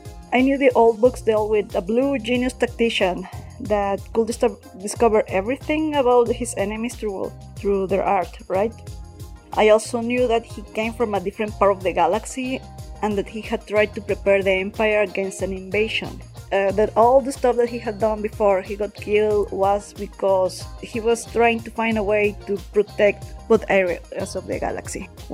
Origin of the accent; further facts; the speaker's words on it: Mexico; English is a second language; in Twitter, Tumblr, and Instagram. I'm from Mexico, so excuse my English.